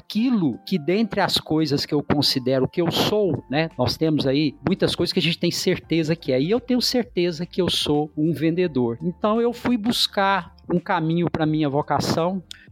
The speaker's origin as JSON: {"language": "Portuguese", "region": "Goiás", "country": "Brazil", "tie": "born there", "also_born_or_lived": "São Paulo", "said": "sou goiano de nascença, paulista de coração, o estado que me acolheu, onde eu morei por mais de 15 anos e que me oportunizou uma série de desafios de crescimento, tanto pessoal quanto profissional. Atualmente moro em Goiânia, voltei para Goiânia"}